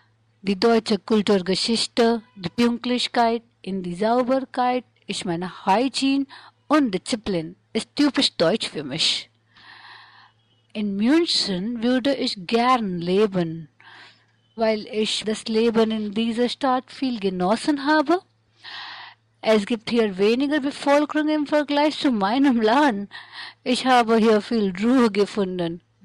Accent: India; German is a second language; Ich komme aus Indien. Ich bin in 1974 geboren.

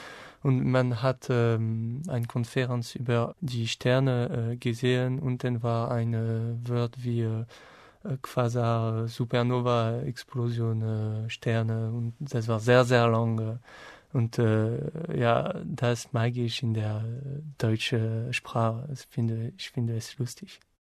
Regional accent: Lyon, Auvergne-Rhône-Alpes, France; German is a second language; Ich bin Franzose und ich komme aus Lyon. Ich bin im Jahr 1992 geboren.

